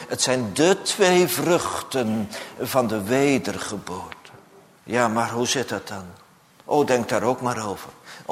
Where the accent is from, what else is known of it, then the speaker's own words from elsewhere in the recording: Amsterdam, North Holland, Netherlands; ik kom uit Amsterdam. Ik kom niet hier uit een degelijke provincie waar de Veluwe op ligt.